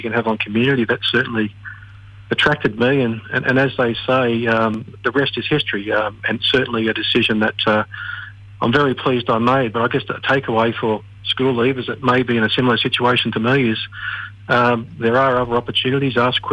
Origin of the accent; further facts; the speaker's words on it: Blacktown, New South Wales, Australia; Yeah, I grew up fairly local to you guys at Blacktown and went through Patrician Brothers